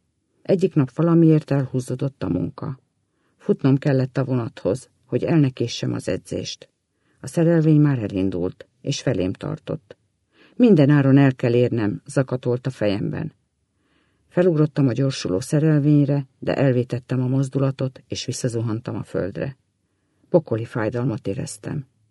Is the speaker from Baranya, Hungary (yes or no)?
no; Máriabesnyő, Pest, Hungary; born there